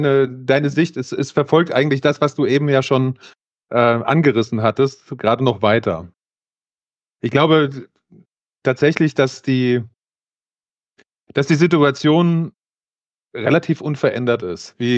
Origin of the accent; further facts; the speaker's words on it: Hesse, Germany; Ich komme hier aus dem Taunus